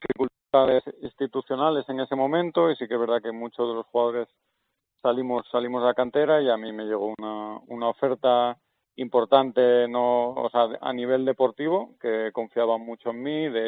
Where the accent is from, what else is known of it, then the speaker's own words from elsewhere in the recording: Salinas, Asturias, Spain; yo empecé en el Hispano de Castrillón, si es verdad, es el pueblo más cercano a Salinas, que es Piedras Blancas, yo soy de Salinas, y empecé ahí, pero bueno, prontito ya con 10 años me fui al Real Oviedo